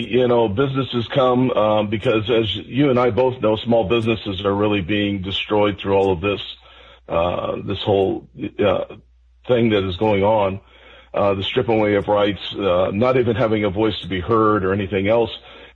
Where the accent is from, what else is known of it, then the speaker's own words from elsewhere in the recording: United States; beyond that, I'm an American on top of that.